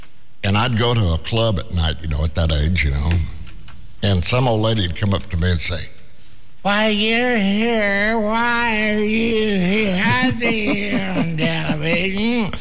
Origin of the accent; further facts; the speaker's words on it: San Antonio, Texas, United States; Well, I come from San Antonio, and I'm 23 years old, and boy, I'd do it